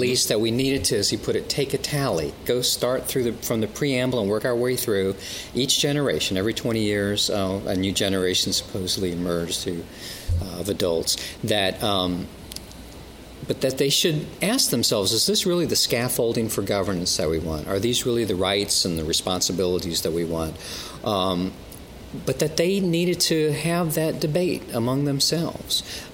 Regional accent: Newport News, Virginia, United States; Well, I'm a kid from Newport News, Virginia. Got a miserable public school education.

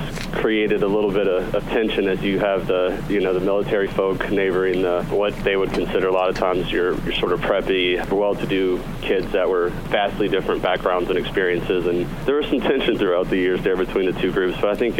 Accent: Lexington, Virginia, United States; I'm from Lexington, Virginia.

